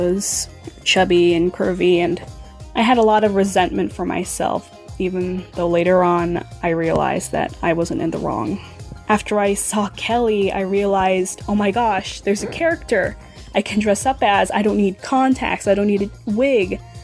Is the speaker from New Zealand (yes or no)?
no; Philippines; I'm Filipino